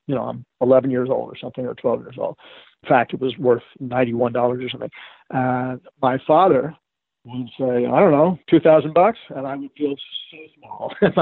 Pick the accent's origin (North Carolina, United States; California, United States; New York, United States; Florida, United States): New York, United States; Manhattan; No, I grew up in Manhattan, and so my general philosophy is if it's not paved, it's not safe.